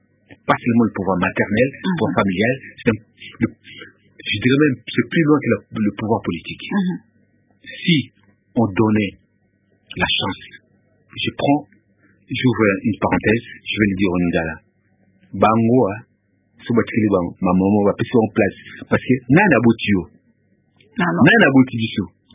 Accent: Kinshasa, DR Congo; also born or lived in Kolwezi; Je suis né à Katanga

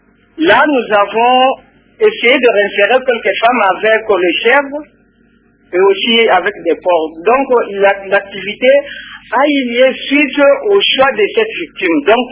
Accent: Uvira, South Kivu, DR Congo; Non, moi je suis d'Uvira

